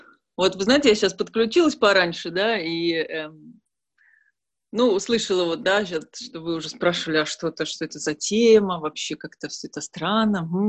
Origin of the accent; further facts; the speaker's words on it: Saint Petersburg, Russia; Я родилась и выросла в Санкт-Петербурге.